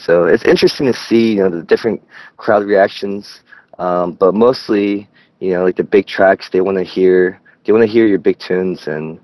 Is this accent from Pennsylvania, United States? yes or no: no; Newark, Ohio, United States; also born or lived in Taipei; now in Irvine, United States; Yeah, I was born and raised in Newark, Ohio, so in the Midwest. And then moved to live in Taipei for a bit. And but now I'm based in Irvine